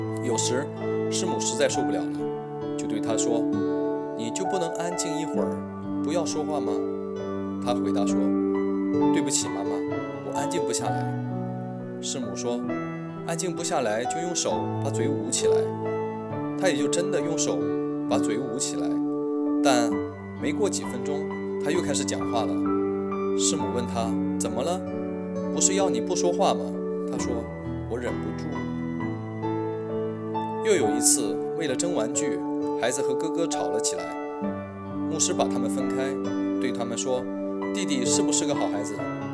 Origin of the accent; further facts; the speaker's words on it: China; 我们中国人常话说三思而后行